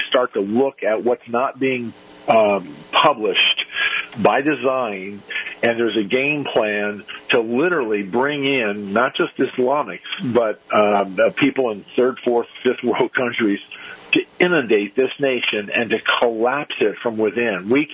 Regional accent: Arizona, United States; now in Texas, United States; Arizona was my home state. I just moved to Texas.

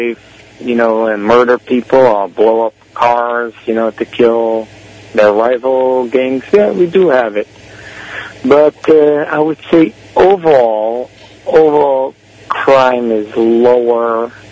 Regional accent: United States; and I say, as an American, it's important to give back.

